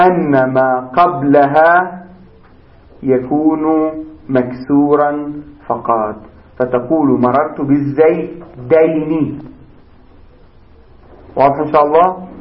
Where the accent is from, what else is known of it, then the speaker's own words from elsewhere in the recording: South Lebanon, Lebanon; لغتنا في لبنان خاصة في عاملة لغة الإمالة، إمالة إلى الكسر، دائما نحن نجر.